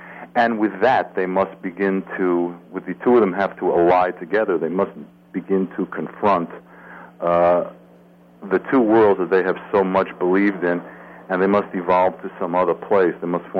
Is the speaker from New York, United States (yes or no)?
yes; New York City, New York, United States; There's the old joke that I grew up in New York when it was safe to carry a gun.